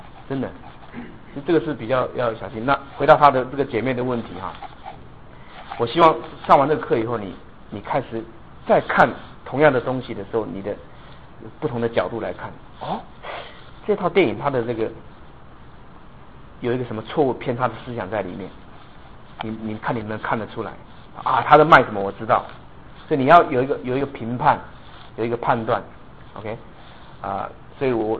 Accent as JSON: {"language": "Chinese", "country": "China", "said": "像我中国人还不了解中国文化"}